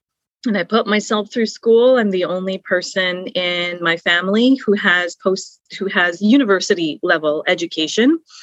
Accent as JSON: {"language": "English", "region": "Ontario", "country": "Canada", "said": "See, in French Canadian culture, and I'm from Northern Ontario, which is very francophone, we do improv comedy in elementary school"}